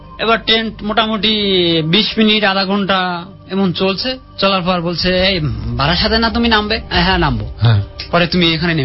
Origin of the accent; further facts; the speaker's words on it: Bangladesh; আমি তো বাংলাদেশ থেকে আসছি